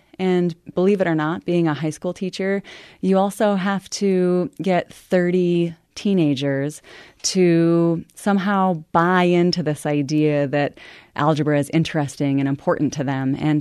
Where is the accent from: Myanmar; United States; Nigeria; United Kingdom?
United States; Billings, Montana; My real experience that has prepared me for being a U.S. Senator has been my life growing up in Billings, experiencing poverty and using education as the key to overcome the adversity that comes with poverty.